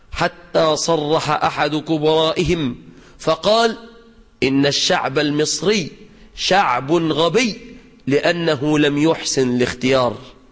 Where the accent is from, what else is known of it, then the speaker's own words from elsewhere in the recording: Egypt; في بلادنا مصر